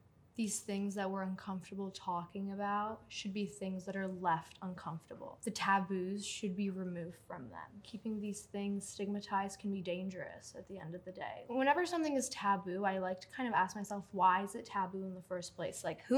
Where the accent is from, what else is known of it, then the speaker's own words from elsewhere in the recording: Turkey; moved away; I'm Turkish, like, I was born in Turkey. I lived in Turkey for almost half my life.